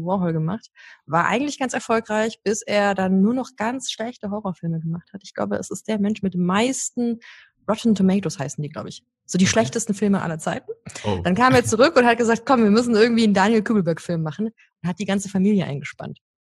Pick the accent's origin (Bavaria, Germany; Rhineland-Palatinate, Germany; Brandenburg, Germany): Bavaria, Germany; Munich; Ich bin in München aufgewachsen und habe München nie verlassen. Habe dann Abi hier gemacht